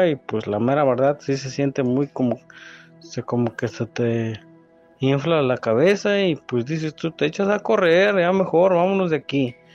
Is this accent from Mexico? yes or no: yes; Mexico City, Mexico; now in Tennessee, United States; Yo aquí ahorita estoy radicando en Tennessee, soy de la Ciudad de México, de ahí de por la Magdalena Contreras, y aquí estamos.